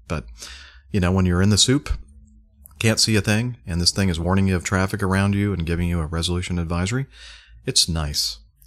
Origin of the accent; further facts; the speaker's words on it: Los Alamitos, California, United States; not far from where I grew up in Los Alamitos